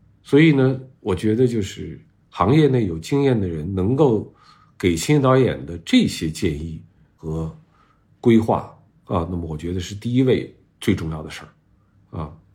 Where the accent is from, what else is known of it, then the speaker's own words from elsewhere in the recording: Beijing, China; 而尤其我是一个北京人啊